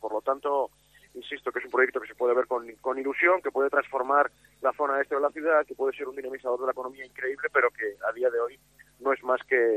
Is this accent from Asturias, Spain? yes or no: yes; Gijón, Asturias, Spain; Los que somos de aquí de Gijón, los que hemos ido desde muy pequeños al estadio